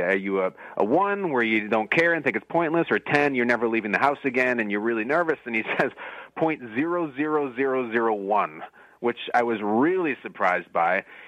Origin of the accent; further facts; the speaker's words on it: Illinois, United States; Like we're both from the Chicago suburbs.